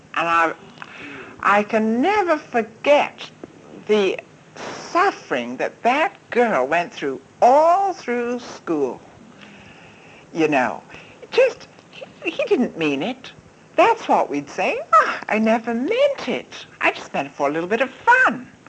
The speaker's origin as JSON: {"language": "English", "country": "China", "tie": "born or raised there", "said": "I remember growing up in China"}